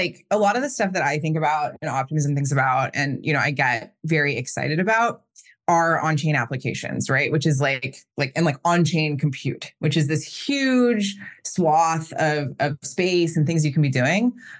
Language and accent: English; United States; I'm American. I think a lot of my fellow Americans kind of underappreciate how hard it is to move money